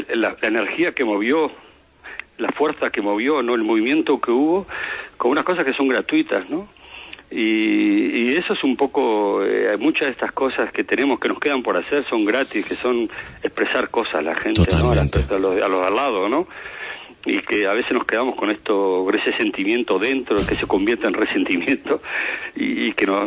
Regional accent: Montevideo, Uruguay; born there; me fui a Montevideo, donde yo nací

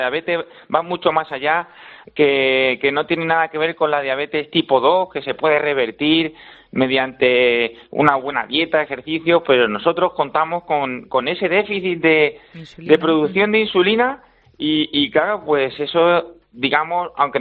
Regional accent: Castilla-La Mancha, Spain; como buen castellano manchego, digo, voy a promocionar algunos de nuestros edificios emblemáticos

